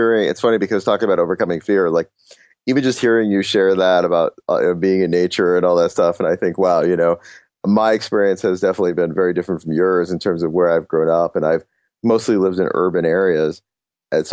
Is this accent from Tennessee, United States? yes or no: no; New Jersey, United States; Now, I grew up mostly in New Jersey, so my survival skills involved being at the Jersey Shore.